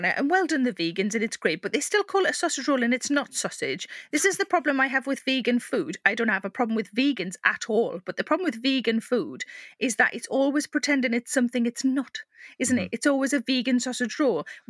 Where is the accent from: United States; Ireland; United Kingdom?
United Kingdom; South Shields, North East England; Well, I'm from South Shields, and I was once stopped in South Shields town centre by a woman who recognised me.